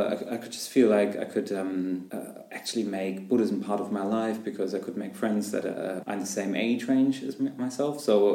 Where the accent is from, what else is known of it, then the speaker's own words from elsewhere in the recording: Berlin, Germany; I'm from Berlin, and I've been involved with Shradna for 6 years now